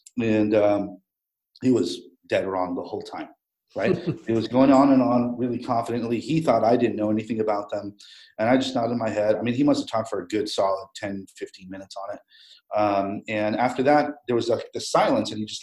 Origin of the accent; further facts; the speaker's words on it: Los Angeles, California, United States; And I said, well, I'm from Los Angeles.